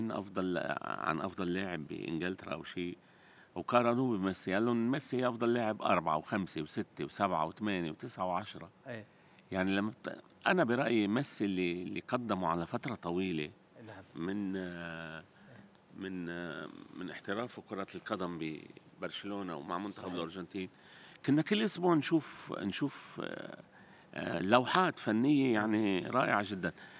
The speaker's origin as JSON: {"language": "Arabic", "country": "Lebanon", "also_born_or_lived": "United Arab Emirates", "moved": "as an adult", "said": "أول ما سافرت من لبنان أنا سافرت على الإمارات."}